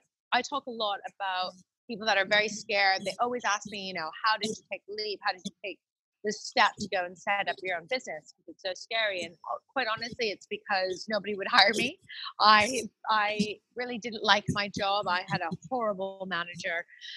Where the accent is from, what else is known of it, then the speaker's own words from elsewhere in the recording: Canada; now in London, United Kingdom; I am a Canadian living in London.